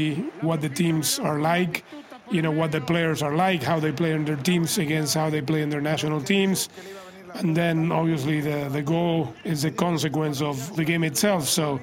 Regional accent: Buenos Aires, Argentina; I grew up in Buenos Aires, Argentina.

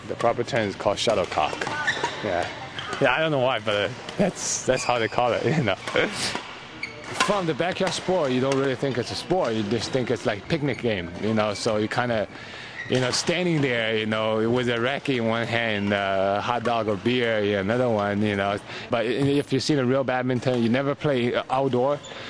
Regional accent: China; English is a second language; now in United States; You know, I was born and raised in China.

